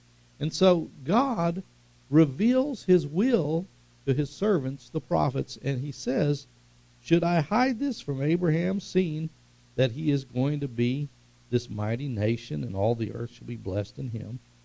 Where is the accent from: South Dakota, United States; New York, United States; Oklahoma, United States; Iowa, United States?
Oklahoma, United States; Tulsa; I can remember growing up in West Tulsa, Crystal City.